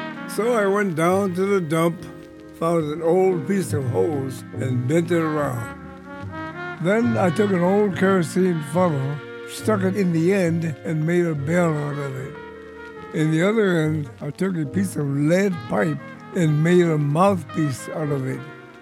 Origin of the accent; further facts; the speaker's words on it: St. Louis, Missouri, United States; born there; I was born in 1920 in St. Louis, Missouri, 6207 South Broadway. I'm one of 11 kids, and we were dead poor.